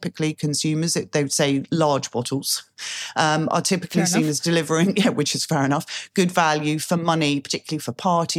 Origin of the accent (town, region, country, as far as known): United Kingdom; born or raised there